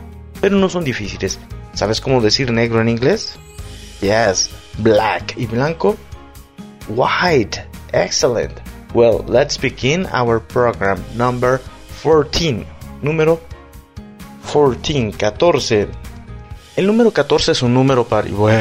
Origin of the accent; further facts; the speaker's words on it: Ayotlán, Jalisco, Mexico; El municipio de Jalisco, con el número 14 en orden alfabético, es Ayotlán, de donde soy oriundo.